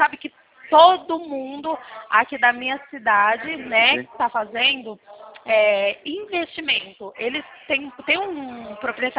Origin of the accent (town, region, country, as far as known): Bebedouro, São Paulo, Brazil